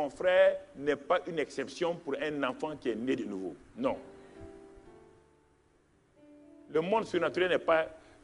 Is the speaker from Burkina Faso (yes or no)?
yes; Burkina Faso; born there; Je suis né au Burkina, j'ai vu mon père burkinabé, je l'ai vu.